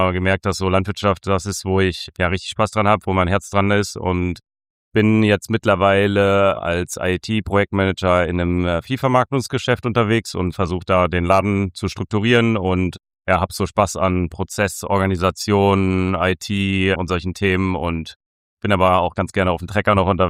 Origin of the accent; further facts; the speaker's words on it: North Rhine-Westphalia, Germany; bin im Münsterland aufgewachsen, auf einem landwirtschaftlichen Familienbetrieb, habe vier Geschwister